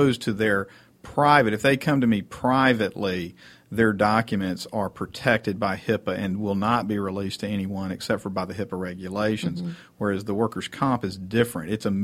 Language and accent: English; Atlanta, Georgia, United States; being outside of Atlanta and growing up in Atlanta, that's one of the big advantages of Atlanta